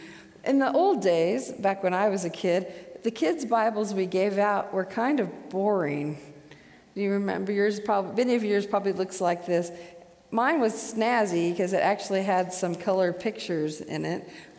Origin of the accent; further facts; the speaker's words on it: Midwest, United States; But I grew up in the Midwest, in the Methodist Church